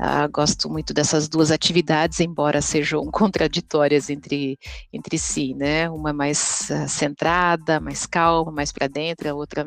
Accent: Salto de Pirapora, São Paulo, Brazil; also born or lived in Memphis, United States; now in Texas, United States; Eu sou brasileira, de São Paulo, do interior de São Paulo, de Salto de Pirapora, e moro nos Estados Unidos, no Texas agora, né, há 20 anos, dos quais 10 eu vivi no meio dos Estados Unidos, no estado chamado Tennessee, por 10 anos

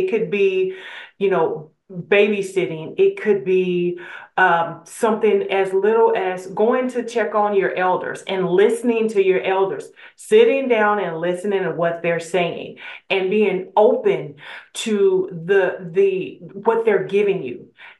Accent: Louisiana, United States; I was raised in Louisiana, and like Miss Angelica, a lot of my family, English was not their first language. It was French. It was Creole French.

